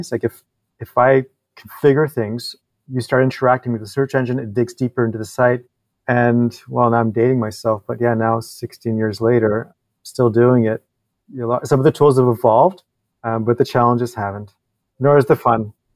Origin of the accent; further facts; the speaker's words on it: Montreal, Quebec, Canada; I'm from Montreal